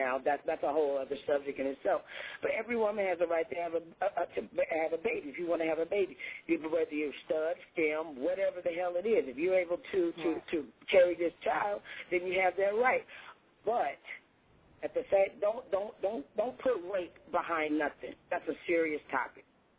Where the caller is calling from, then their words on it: Florida, United States; From Florida. Yeah, I'm calling from Florida.